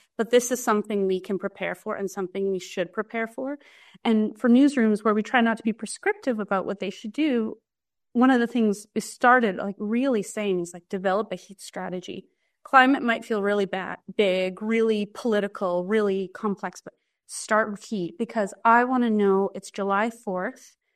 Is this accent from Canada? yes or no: yes; Western Canada, Canada; I'm Canadian. I'm from Western Canada.